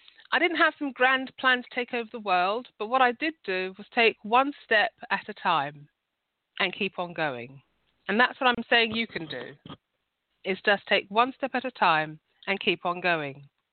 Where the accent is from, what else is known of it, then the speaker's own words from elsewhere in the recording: London, United Kingdom; I'm from London. So if you're not used to this accent, I can't apologise, but this is who I am.